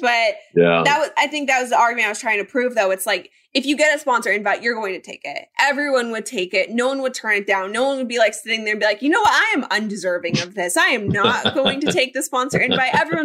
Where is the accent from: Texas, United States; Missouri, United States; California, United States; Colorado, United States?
Colorado, United States; I remember I grew up in Colorado, so I was so used to the ball going, you know, miles